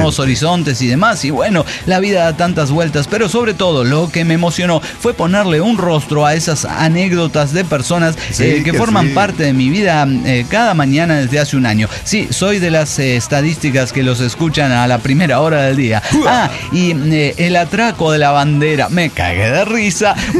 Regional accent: Oaxaca, Mexico; de Oaxaca, México.

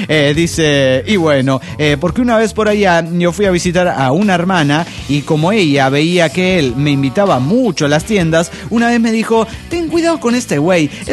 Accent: Barranqueras, Chaco, Argentina; En el Chaco, ¿cómo andan?

